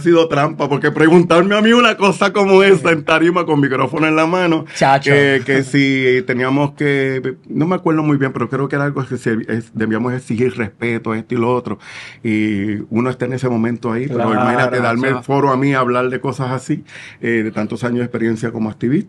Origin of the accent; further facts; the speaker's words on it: Puerto Rico; Soy el segundo puertorriqueño que lleva el...